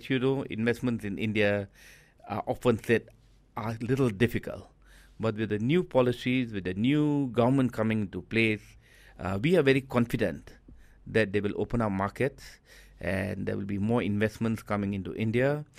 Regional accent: Malaysia; Being a Malaysian

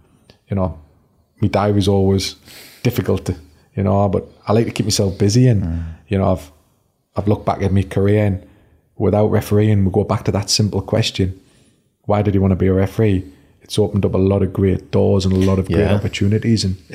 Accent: North East England, United Kingdom; I might have to get rid of the Scottish accent that everybody's directing us at, even though I'm a Geordie.

